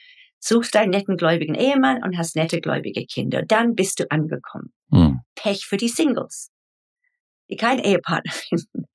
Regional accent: Nigeria; Also ich bin in Nigeria groß geworden, wir hatten einen Krieg, ich war 7, habe Leichen gesehen.

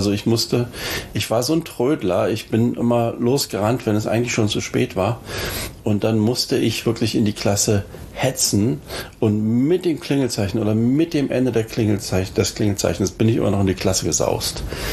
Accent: Berlin, Germany; born there; wo ich geboren wurde. Und das ist Berlin-Lichtenberg. Und ich fühle mich mit Berlin-Lichtenberg nicht so wahnsinnig verbunden

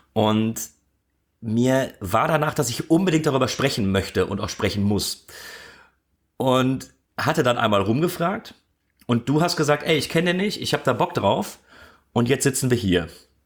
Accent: North Rhine-Westphalia, Germany; Ich komme aus dem Ruhrgebiet.

